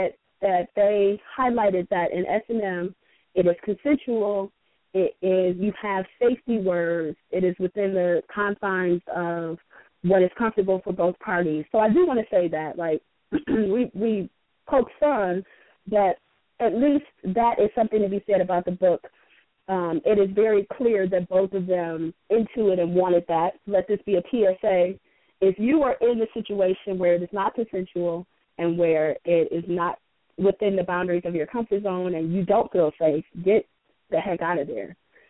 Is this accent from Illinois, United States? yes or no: no; Michigan, United States; And yes, I know, I'm from Michigan, and I should be ashamed of myself.